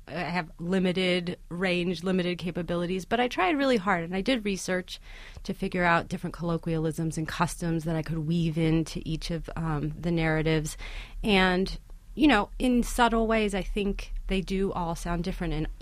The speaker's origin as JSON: {"language": "English", "country": "United States", "tie": "born there", "said": "I was born in the United States, you know, but have this dual identity of being half Panamanian."}